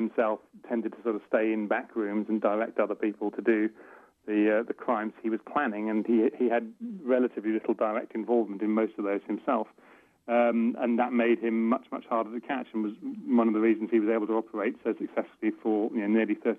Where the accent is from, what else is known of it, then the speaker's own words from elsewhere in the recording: United Kingdom; I'm British, there are 10 or 15 of these things in the UK